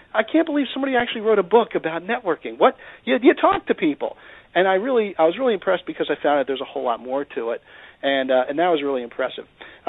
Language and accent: English; New Jersey, United States; I grew up in Jersey, so most of my contacts were out of Jersey or Pennsylvania, New York, or Delaware.